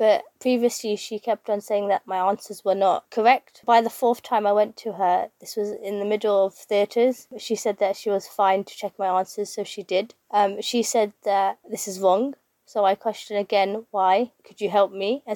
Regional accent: London, United Kingdom; first language English; I'm born and raised in North London.

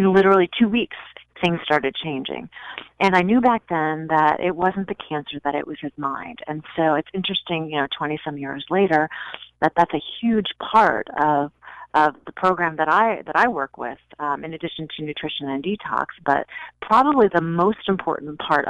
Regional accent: Virginia, United States; also born or lived in Houston, United States / Florida, United States / Charlotte, United States; I'm from all over the place. I grew up in Virginia. I spent about 10 years in Florida. I spent some time in Charlotte. Was born in Houston, so I'm kind of from all over the place.

